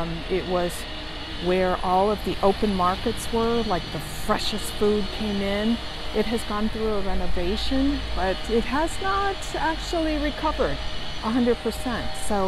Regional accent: Minneapolis, Minnesota, United States; I come from Minneapolis, and so we had skyways.

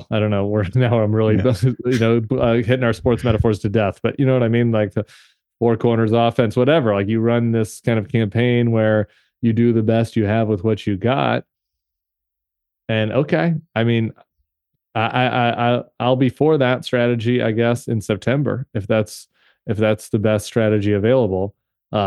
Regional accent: Colorado, United States; if I'm going to go skiing with my dad this winter, I'm from Colorado

